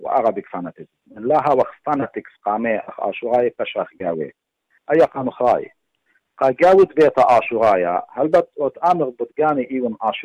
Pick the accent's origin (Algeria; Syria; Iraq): Iraq; وخي عراق واني عراقي